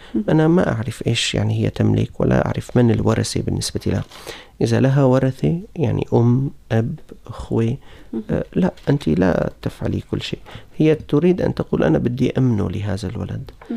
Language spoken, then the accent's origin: Arabic; Levant, Syria; يعني كما يقال عندنا في الشام أنه لها مقدم ومؤخر